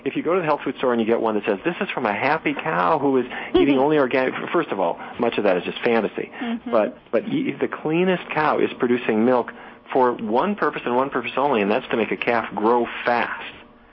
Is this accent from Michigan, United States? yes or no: no; Fargo, North Dakota, United States; I grew up in Fargo, North Dakota. My grandpa was a cattle rancher.